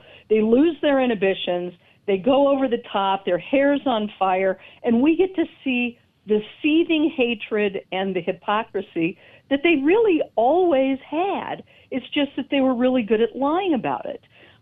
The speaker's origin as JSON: {"language": "English", "town": "Denver", "region": "Colorado", "country": "United States", "tie": "born or raised there", "said": "it breaks my heart to see what they're doing to my hometown"}